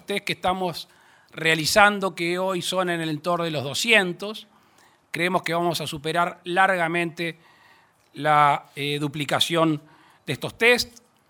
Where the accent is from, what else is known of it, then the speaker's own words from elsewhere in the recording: Uruguay; como padre de familia, como uruguayo